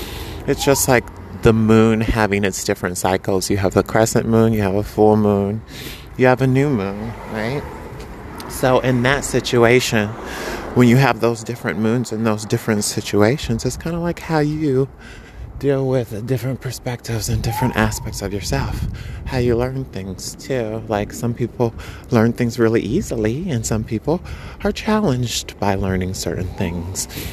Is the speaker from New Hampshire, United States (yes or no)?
no; New York, United States; Like, how could you be a New Yorker and not learn that, right? So I think like as a New Yorker, we're privileged in that way.